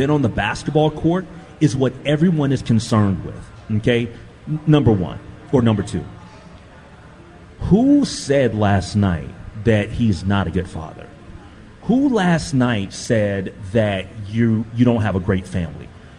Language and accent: English; Minnesota, United States; I actually, as a Minnesotan, I'm embarrassed by it